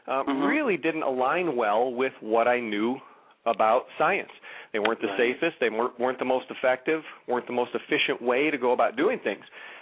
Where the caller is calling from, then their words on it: Lake Zurich, Illinois, United States; I'm calling from our headquarters here in Lake Zurich, Illinois. So we're a northwest suburb of Chicago, about 40 miles outside of the city.